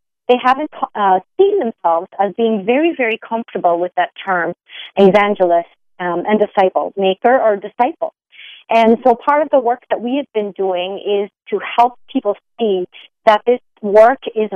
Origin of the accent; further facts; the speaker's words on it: Ireland; moved away as an adult; now in United States; I am from Ireland originally, and I've been living and working here in the U.S. for a number of years, and just became a U.S. citizen, actually, 2 years ago. I always say Ireland is my homeland. America has become my heartland.